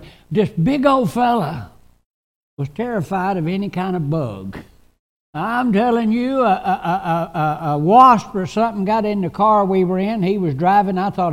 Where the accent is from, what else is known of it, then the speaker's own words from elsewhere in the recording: Clarksville, Tennessee, United States; My hometown is Clarksville, Tennessee. Clarksville, Tennessee. Hadn't been there in years and years and years and years, but I still call it my hometown.